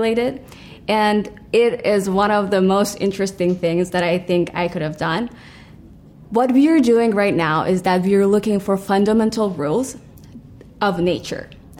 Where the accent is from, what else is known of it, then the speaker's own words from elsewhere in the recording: Iran; moved away; I immigrated from Iran 5 years ago. I always wanted to immigrate because in my country, there isn't enough room for a woman to grow as an individual, to study and to do research.